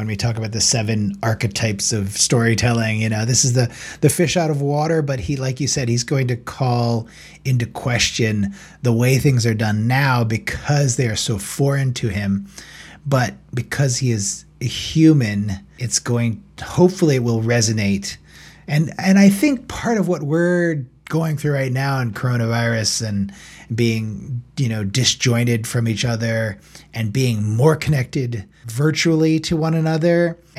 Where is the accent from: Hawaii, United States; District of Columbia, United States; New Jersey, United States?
District of Columbia, United States; Washington; born or raised there